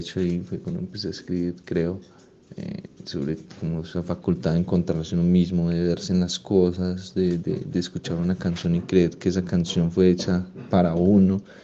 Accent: Venecia, Antioquia, Colombia; also born or lived in Itagüí; Yo nací en Itagüí, pero registro en Fredonia y soy del municipio de Venecia.

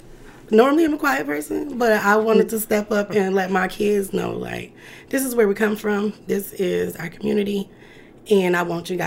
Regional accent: Grand Rapids, Michigan, United States; So personally, I am born and raised in Grand Rapids, the 49507 area code, in surrounding cities.

